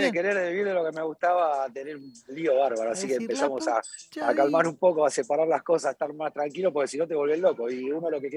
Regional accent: Argentina

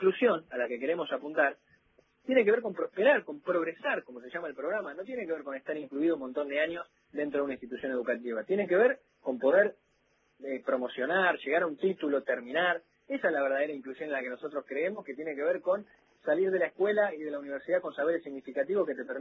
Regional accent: Argentina; No es el Estado, somos todos los argentinos.

